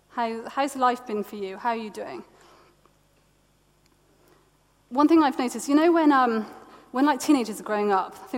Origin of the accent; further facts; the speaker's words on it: United Kingdom; As we act and speak as British people, will be similar.